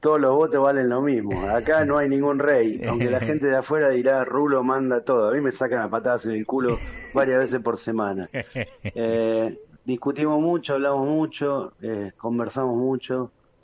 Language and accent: Spanish; Argentina; sobrevivimos y somos medio cucarachas argentinos